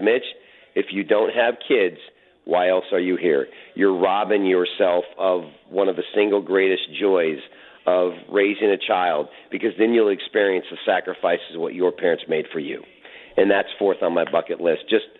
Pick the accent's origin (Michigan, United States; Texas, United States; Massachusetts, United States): Michigan, United States; That's my heart because I'm from Michigan.